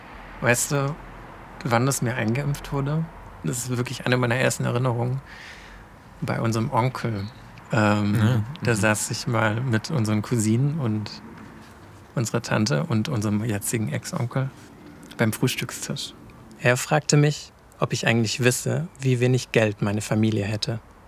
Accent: South Germany, Germany; Ich bin im Süden Deutschlands aufgewachsen, in einer kleinen Stadt unweit des Bodensees.

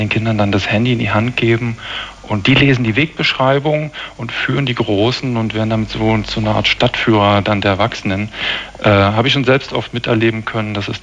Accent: Berlin, Germany; Man lernt Berlin als Berliner neu kennen mit neuen Augen

